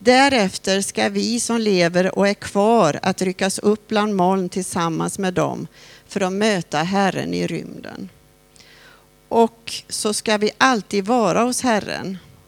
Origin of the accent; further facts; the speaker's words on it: Borås, Västra Götaland County, Sweden; Vi kommer från Borås